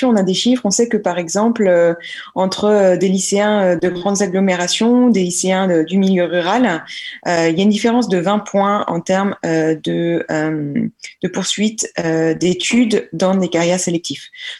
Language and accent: French; Pays de la Loire, France; nous venons de la Mayenne